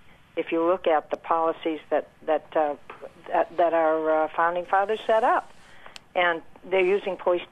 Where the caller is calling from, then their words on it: Boston, Massachusetts, United States; Hello. I am calling from Boston